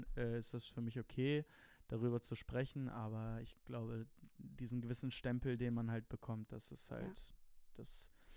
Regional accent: Italy; ich spreche gerne über Italien und ich fühle mich auch italienisch oder ne, italienisch und deutsch.

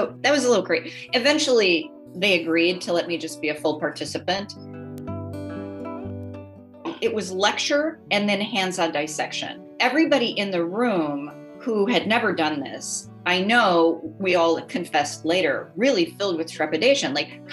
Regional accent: Chicago, Illinois, United States; I'm an Irish kid from the city of Chicago, really no clue about Italy.

